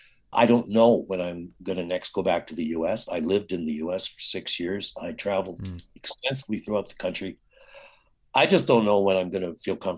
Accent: Canada; as a Canadian

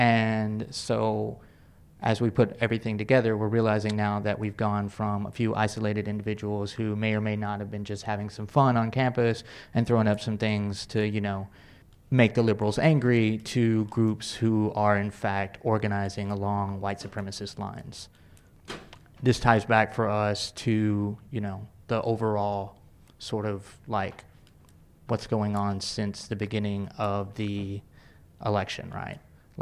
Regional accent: Texas, United States; now in Eugene, United States; I'm sorry, I'm from Texas, y'all, like.

